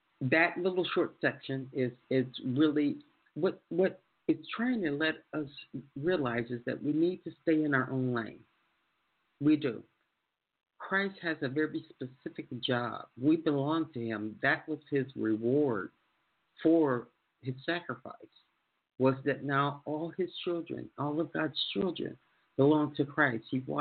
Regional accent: Chicago, Illinois, United States; I love music and I love house music because I'm from Chicago, so I'm an old house head, as we say here.

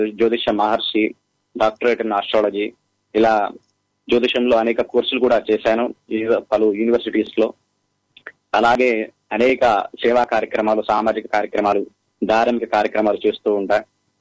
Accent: Jangaon, Telangana, India; మాది తెలంగాణలోని జనగామ జిల్లా.

